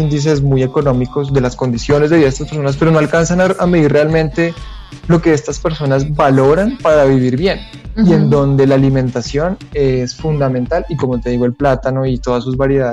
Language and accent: Spanish; Colombia; nos ha hecho crear una imagen como colombianos de esta región